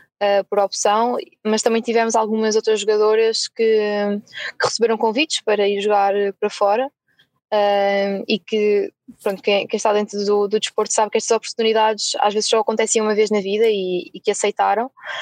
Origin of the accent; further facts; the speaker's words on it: Caldas da Rainha, Leiria, Portugal; das Caldas, da Rainha, que é de onde sou natural